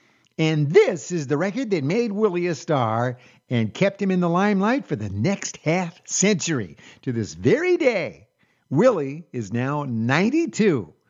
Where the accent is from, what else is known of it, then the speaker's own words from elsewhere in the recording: Colorado, United States; And growing up in Colorado, I had never been to the kind of boat party that they're talking about in that song.